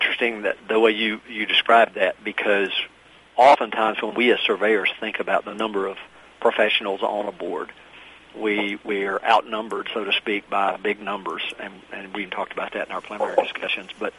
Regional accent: Virginia, United States; And there are lots of boards, like the one in my home state of Virginia, for example.

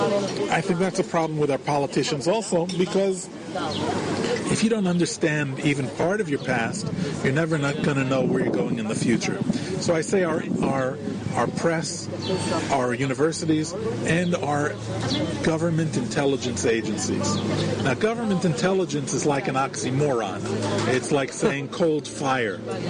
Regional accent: New York City, New York, United States; Well, that's the way I grew up also, because in New York City, when you grow up in New York City, you have two legs, a subway token

